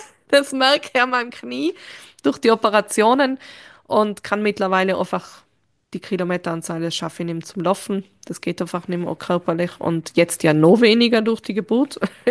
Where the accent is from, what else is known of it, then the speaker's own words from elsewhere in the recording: Reutte, Tyrol, Austria; ich bin dann von Innsbruck nach Reutte zurückgezogen, zu meinem Heimatort